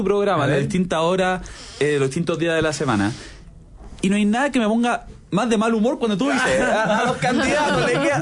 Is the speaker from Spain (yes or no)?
no; Chile; Yo soy chileno.